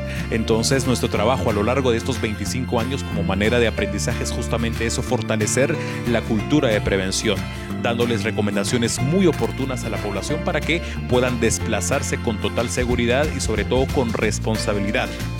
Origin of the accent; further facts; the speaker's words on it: Guatemala; como guatemaltecos nos trasladamos a los distintos puntos del país